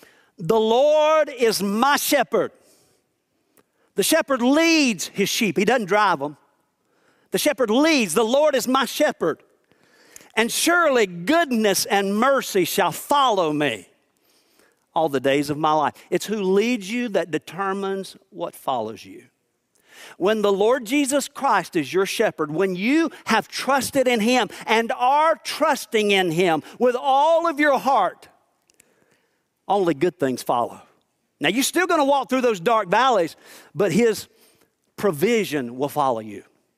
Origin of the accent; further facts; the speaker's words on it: South Carolina, United States; Yeah, I'm from South Carolina.